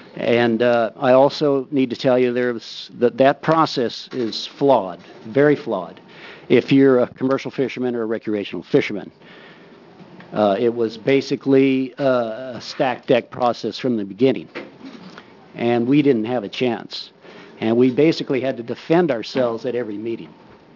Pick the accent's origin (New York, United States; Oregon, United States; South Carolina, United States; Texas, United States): Oregon, United States; Astoria; I am from Astoria, Oregon. Live at 36293 Bartolus Loop, Astoria.